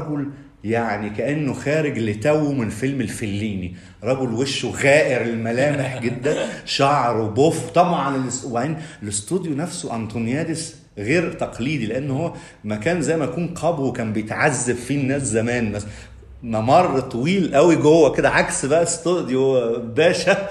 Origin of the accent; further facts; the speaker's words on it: Alexandria, Alexandria Governorate, Egypt; بصفتي يعني قضيت طفولتي ومراهقتي في اسكندريه